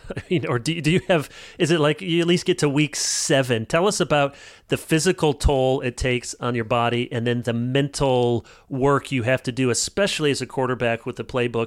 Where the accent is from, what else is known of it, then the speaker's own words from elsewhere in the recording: Chicago, Illinois, United States; born there; Yeah, I was born in Chicago, so I still am a Bears fan.